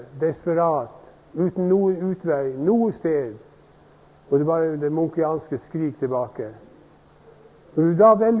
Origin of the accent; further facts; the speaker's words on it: Denmark; now in Norway; Men jeg kommer fra Danmark, hvor man har en annen fasong i mange ting.